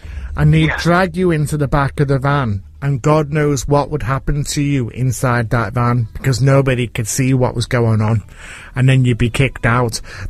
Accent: Liverpool, North West England, United Kingdom; as a Scouser, being raised as a teen in the 80s in Toxteth, or very near Toxteth, we were all terrified of those Black Mariahs.

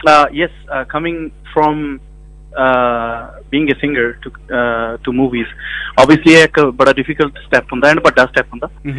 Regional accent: Kokri, Punjab, India; now in Australia; ਕਿਉਂਕਿ ਮੈਂ ਉਹ ਕੋਕਰੀ ਨੂੰ ਬਿਲੋਂਗ ਕਰਦਾ, ਮੇਰੇ ਪਿੰਡ ਦੇ ਵਿੱਚ ਮੈਂ ਪਲਿਆ, ਜਿਹਨੇ ਮੈਨੂੰ ਪਿਆਰ ਦਿੱਤਾ, ਹਾਲਾਂਕਿ ਮੈਂ ਆਸਟ੍ਰੇਲੀਆ ਰਹਿਣਾ, ਪਰ ਜਿਹੜਾ ਮੇਰਾ ਬਚਪਨ ਆ ਮੇਰਾ ਉਸੇ ਪਿੰਡ ਦਾ ਆ

